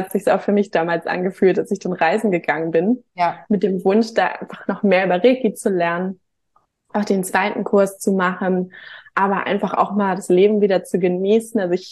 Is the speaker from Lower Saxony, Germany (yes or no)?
no; Hamburg, Germany; born there; Komme auch gebürtig aus Hamburg